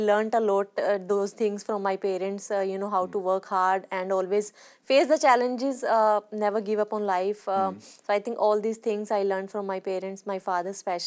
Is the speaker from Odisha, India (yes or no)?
no; Haryana, India; because I came from Haryana, and if we talk about Haryana 25 years ago, not many people encourage girls to play sport, actually.